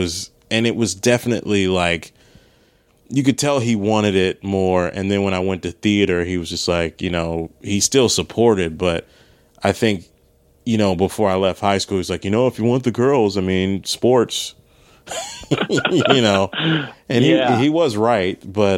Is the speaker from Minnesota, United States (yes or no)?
no; Maryland, United States; I grew up in Maryland, but I would say around 13, 14, it was over.